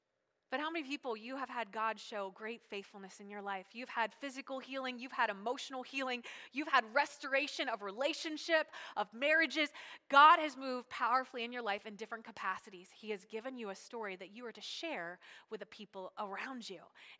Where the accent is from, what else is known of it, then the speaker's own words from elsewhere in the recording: Pennsylvania, United States; We are from York County. I'm a York Countyan. Within our culture, in this Pennsylvania Dutch culture out here